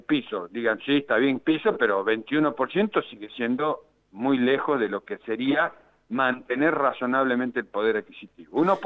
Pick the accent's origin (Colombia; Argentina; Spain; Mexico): Argentina; Neuquén; Yo vengo de Neuquén, mire, es zona fría